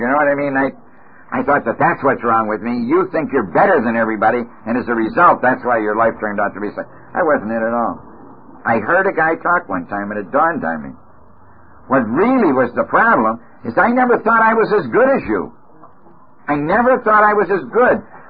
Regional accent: Chicago, Illinois, United States; born there; I was born in Chicago, Illinois, on the south side of Chicago. I was born into a fine Christian family.

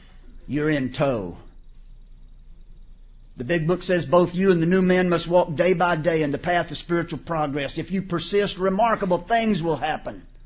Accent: Houston, Texas, United States; born there; I was born in Houston, Texas, a certain date.

